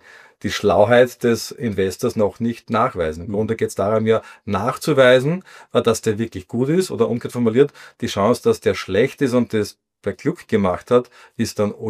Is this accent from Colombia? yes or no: no; Austria; Darf das sagen als Österreicher, weil den ATX, den kann man leicht schlagen.